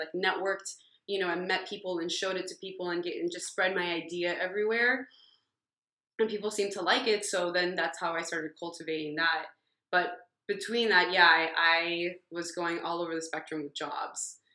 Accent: Miami, Florida, United States; And I wanted to experience the seasons too, because I'm from Miami.

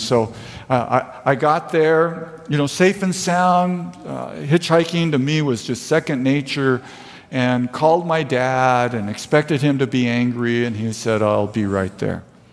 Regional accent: Vista, California, United States; so I was raised in Vista

